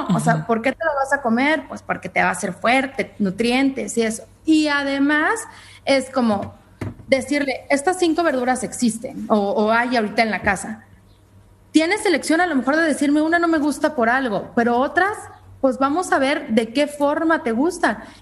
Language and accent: Spanish; Mexico; Porque eso es algo que como mexicanos